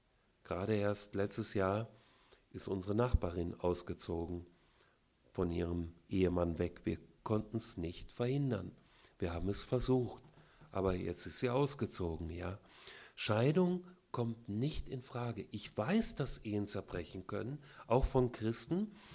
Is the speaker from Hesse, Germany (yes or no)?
yes; Kassel, Hesse, Germany; Ich komme aus Kassel, Hessen.